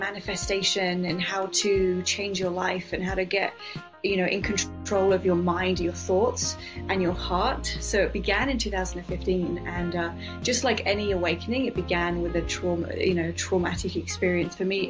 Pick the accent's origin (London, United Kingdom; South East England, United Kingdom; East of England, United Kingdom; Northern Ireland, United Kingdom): South East England, United Kingdom; New Forest; now in Australia; So I'm from the UK. I'm from the southeast. I'm from the New Forest.